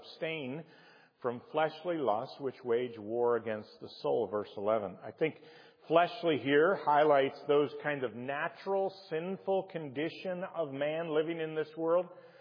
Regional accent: United States; I'm always mindful of the fact that I'm an American.

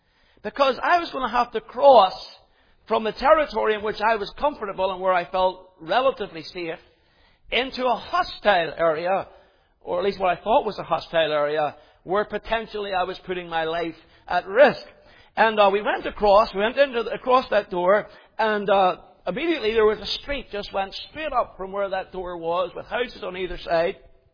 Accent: Northern Ireland, United Kingdom; When I grew up in Northern Ireland

